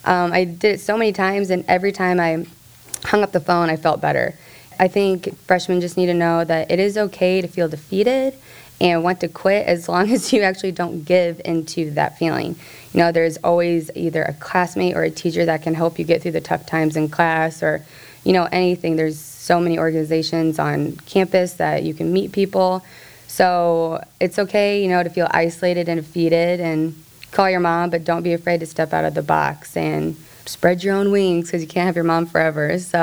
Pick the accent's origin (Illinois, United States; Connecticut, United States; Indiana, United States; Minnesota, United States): Indiana, United States; Fort Wayne; now in Indianapolis, United States; I am a senior as well. I'm from Fort Wayne, and I've grown up there my whole life.